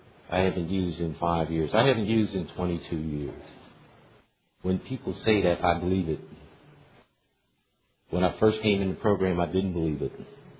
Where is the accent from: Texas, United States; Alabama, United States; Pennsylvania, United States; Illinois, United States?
Pennsylvania, United States; I'm from Pennsylvania.